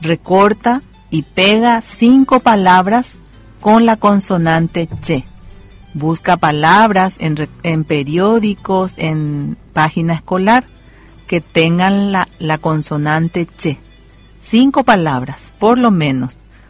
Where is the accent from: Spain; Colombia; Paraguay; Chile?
Paraguay; Somos paraguayos y por eso somos felices.